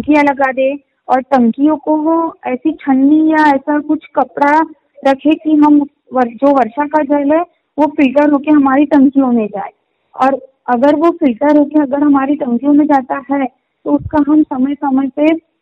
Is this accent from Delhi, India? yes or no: no; Lodhikheda, Madhya Pradesh, India; हमारे यहाँ तो नगर पालिका है और मैं लोधीखेड़ा से हूँ